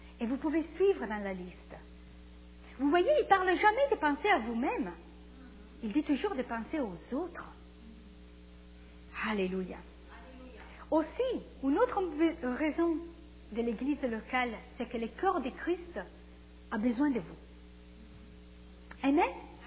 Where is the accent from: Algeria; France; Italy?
Italy; Je suis italienne, mais surtout, je fais partie de la famille de Dieu.